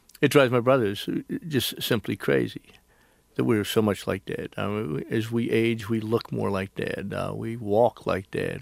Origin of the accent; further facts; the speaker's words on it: the South, United States; They made us wear these white hats because I'm a Southerner.